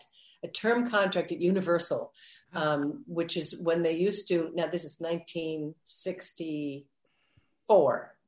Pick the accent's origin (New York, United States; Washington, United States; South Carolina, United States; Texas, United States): New York, United States; Manhattan; I mean, I was raised in Manhattan with concrete and cement. That, you know, that was my life, concrete and cement.